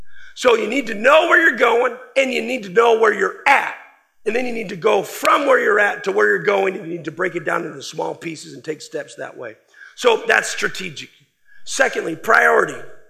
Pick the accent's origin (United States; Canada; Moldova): United States; Michigan; I'm from Michigan.